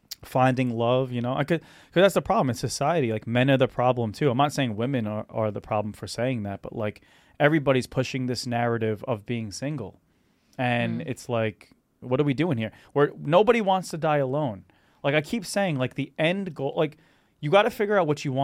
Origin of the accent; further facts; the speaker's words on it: Staten Island, New York, United States; Nah, I'm from Staten Island, bro.